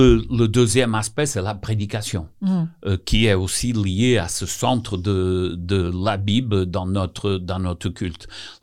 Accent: Portugal; Moi, je suis portugais. Même si je suis adventiste de deuxième génération, mes parents et mes grands-parents, ils sont des convertis

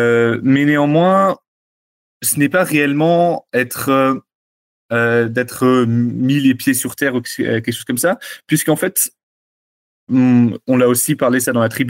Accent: Strasbourg, Grand Est, France; born there; first language Dutch; je ne suis pas né aux Pays-Bas. Je suis né à Strasbourg, puisque mes parents sont venus ici en Alsace. J'ai trois nationalités. Donc, je suis suisse, français et néerlandais. Mais néanmoins, j'ai grandi en néerlandais, principalement de ma famille

